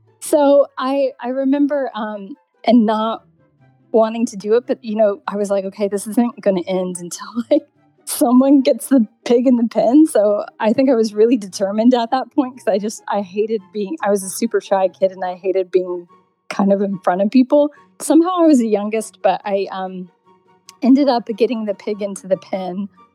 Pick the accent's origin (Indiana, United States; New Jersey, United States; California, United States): Indiana, United States; now in United Kingdom; I grew up in Indiana, and the sort of community I grew up in was a farming community